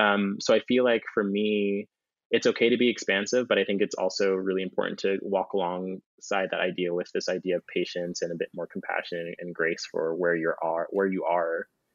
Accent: Jamaica; as a Jamaican person, I think historically, classically, just playing so many different roles

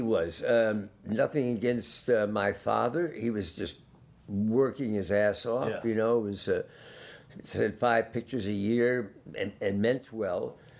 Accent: New Brunswick, New Jersey, United States; born there; And so I was born in New Brunswick, New Jersey, 1944.

